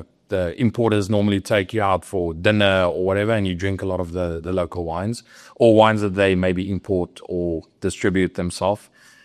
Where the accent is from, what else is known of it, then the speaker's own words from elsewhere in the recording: South Africa; And they kind of look at you, well, you are weird for being South African and you're in America with wine.